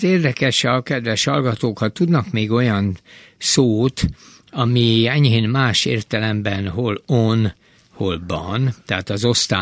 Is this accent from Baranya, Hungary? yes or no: no; Budapest, Hungary; én ott nőttem fel a közelbe, és mindig így mondtuk Bartók, nem Bartók, Bartók Béla út.